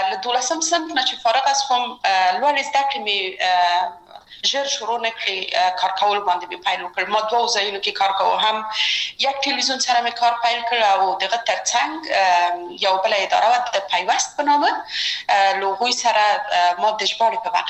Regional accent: Kabul, Afghanistan; زه اصلا د میدان وردګ ولایت یم او په کابل کې بیا زیږیدلی یم. په کابل کې زیږیدلی یم، په کابل کې لوی شوم، په کابل کې مې درسونه وویل او ټول کارونه او فعالیتونه مې په کابل کې و.

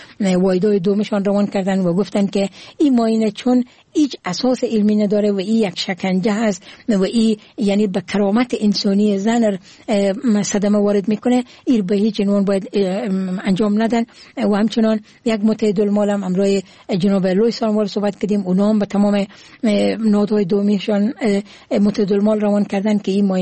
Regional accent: Herat, Afghanistan; born there; زادگاه من هرات هست

